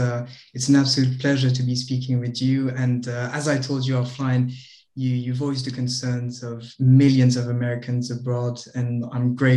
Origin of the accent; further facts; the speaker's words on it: France; moved away as an adult; now in United Kingdom; I was born and raised in France. And I studied law in Paris before moving to the UK to study financial services and work in wealth management, because my grandparents are from the UK